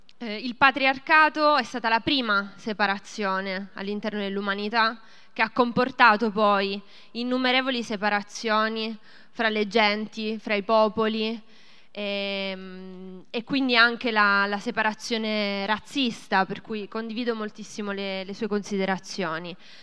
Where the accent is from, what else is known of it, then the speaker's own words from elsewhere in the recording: Rome, Lazio, Italy; della corrente umanista socialista e vengo da Roma.